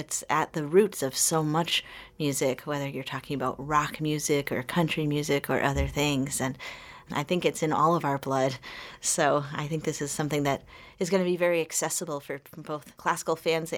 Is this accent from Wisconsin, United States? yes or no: no; Chicago, Illinois, United States; But, you know, growing up in Chicago, just, you know, listening to my parents' old records, going to the Chicago Blues Fest